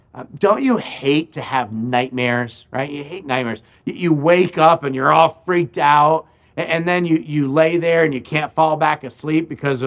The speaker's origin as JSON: {"language": "English", "region": "Florida", "country": "United States", "tie": "born or raised there", "said": "I grew up some in Florida, and this is kind of common in Florida"}